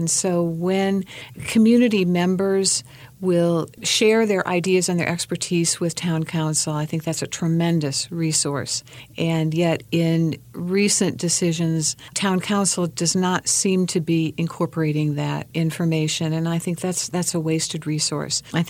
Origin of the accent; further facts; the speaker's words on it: Iowa, United States; moved away as an adult; also born or lived in New York; now in Chapel Hill, United States; I grew up in Iowa, and then when I graduated from high school, I took off for New York to seek my fame and fortune and lived there for a number of years and then moved down to Chapel Hill.